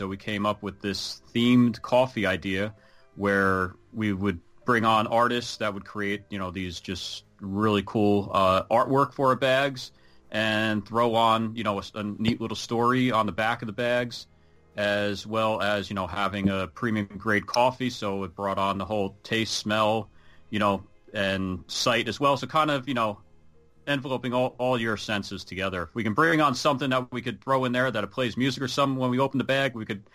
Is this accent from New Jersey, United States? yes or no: yes; New Jersey, United States; Growing up, you know, I grew up in New Jersey here